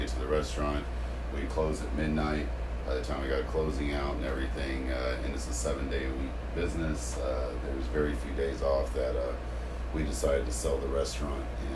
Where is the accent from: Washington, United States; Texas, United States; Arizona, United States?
Texas, United States; The Woodlands; I am from Houston. I was born and raised in the Woodlands, actually. My family's been out there since 79.